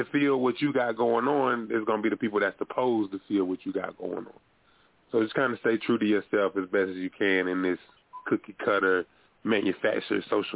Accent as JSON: {"language": "English", "town": "Greensboro", "region": "North Carolina", "country": "United States", "tie": "born or raised there", "said": "but I'm from North Carolina, born and raised, Greensboro, North Carolina."}